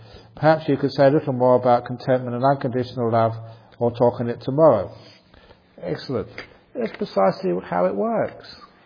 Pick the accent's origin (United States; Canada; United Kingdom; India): United Kingdom; England; born there; Okay, I was born in England.